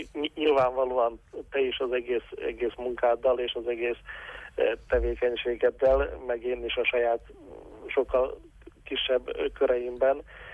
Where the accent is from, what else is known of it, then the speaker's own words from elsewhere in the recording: Hungary; hogy attól én még nagyon erősen magyar vagyok, hogy liberális eszményeim vannak